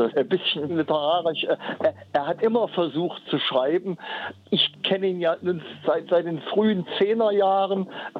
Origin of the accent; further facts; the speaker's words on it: Rudolstadt, Thuringia, Germany; accent: Rudolstadt dialect; Meine Familie ist seit 1894 im Volkstädt ansässig. Also ich habe den Dialekt vor allem von meiner Großmutter, Jahrgang 1899, wohnhafte Rudolstädterin seit Anfang der 20er Jahre.